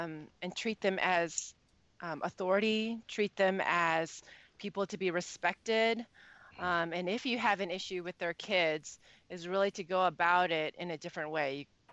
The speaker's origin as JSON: {"language": "English", "country": "United States", "tie": "born or raised there", "said": "So the first generation Chinese immigrants, like my parents, they brought over their culture. And then I grew up in America. So I feel strongly towards both."}